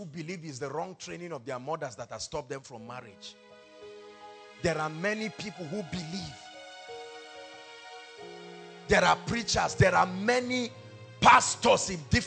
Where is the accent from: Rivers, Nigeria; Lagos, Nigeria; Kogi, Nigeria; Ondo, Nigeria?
Kogi, Nigeria; I come from a family where no one has risen. Excuses here and there. We are from Kogi State, that's why. Excuses here and there. We're from the north, that's why.